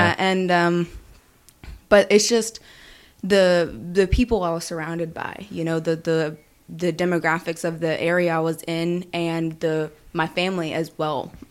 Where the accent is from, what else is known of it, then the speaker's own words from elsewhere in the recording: Houston, Texas, United States; also born or lived in Killeen, United States; I'm from Houston. I'm from, like, the Woodland Spring area, where I really call home.